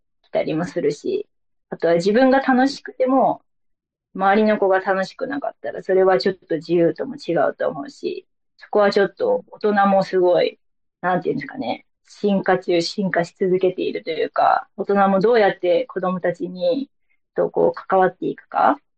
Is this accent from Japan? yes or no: yes; Tokyo, Japan; now in Kochi, Japan; 私も東京出身だから川でね、遊んだ記憶もなかったですし